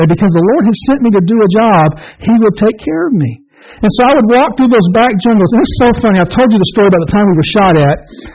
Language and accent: English; Louisiana, United States; Town Talk might have a bigger article because I'm from Central Louisiana